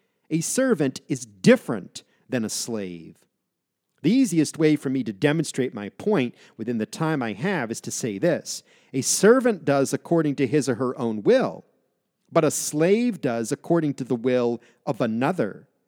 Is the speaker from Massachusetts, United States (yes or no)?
yes; Massachusetts, United States; I grew up very near Boston with many African-American friends, particularly from my church, which was located in the heart of downtown Boston.